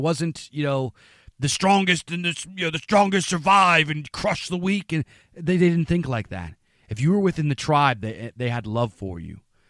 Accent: Pennsylvania, United States; being an older millennial, growing up in the Rust Belt, growing up in rural PA, I've lost a lot of friends.

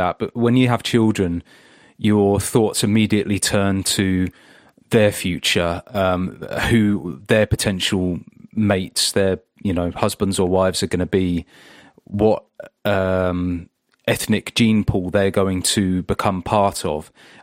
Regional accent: England, United Kingdom; now in Wales; I'm English and have recently moved to Wales.

